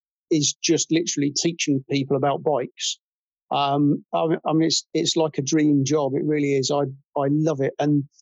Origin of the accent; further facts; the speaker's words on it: Teignmouth, South West England, United Kingdom; I'm born and brought up in Tynmouth, which is up on the coast about 30 miles away from here. So I've always been I've always been in Devon, aside from my time away in the military.